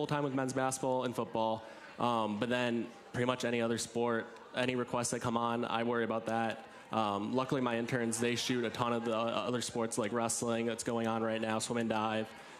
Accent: Ann Arbor, Michigan, United States; Yeah, so this probably won't be well-reserved here, but from Ann Arbor.

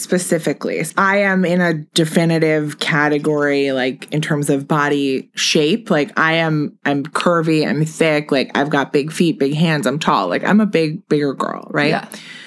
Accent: Milwaukee, Wisconsin, United States; I'm from Milwaukee, and I am a supermodel.

